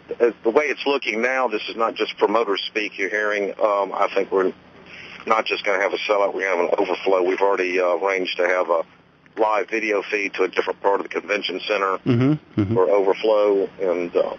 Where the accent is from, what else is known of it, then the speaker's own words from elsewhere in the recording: Mississippi, United States; Well, you know, I've lived in Jackson. I'm from Mississippi originally, and I've lived here most of my life, except for a few years overseas and in Washington and Los Angeles when I was in school.